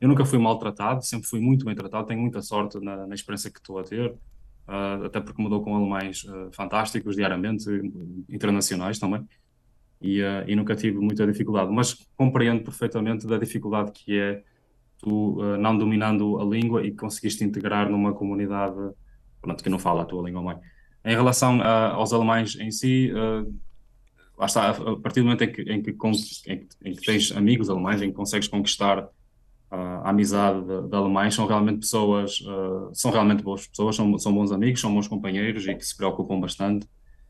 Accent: Portugal; sendo português, tem aquela sangue quente, não é?

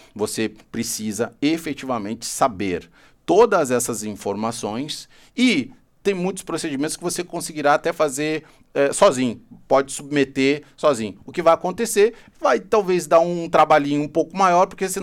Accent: Porto Alegre, Rio Grande do Sul, Brazil; now in Portugal; Eu sou do Sul, né? Até pedi aí as três músicas que remetam às lembranças do meu Rio Grande. Eu sou de Porto Alegre, uma cidade que a imigração foi açoriana.

